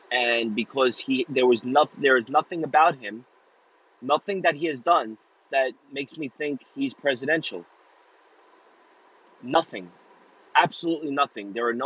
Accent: United States; I'm Italian American. I'm a proud Italian American. I love being Italian. And I'm very proud of that. But America comes first in my heart, no matter what.

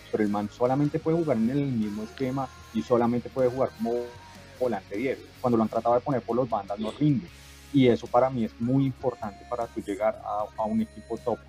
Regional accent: Colombia; como colombianos queremos que le vaya bien

